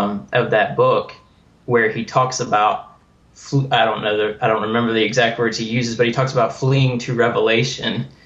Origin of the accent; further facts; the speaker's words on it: Lynchburg, Virginia, United States; I'm from Lynchburg, Virginia, originally.